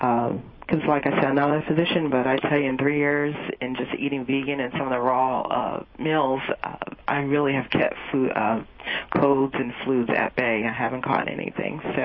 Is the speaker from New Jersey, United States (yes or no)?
yes; New Jersey, United States; You do, yes. I grew up in North New Jersey.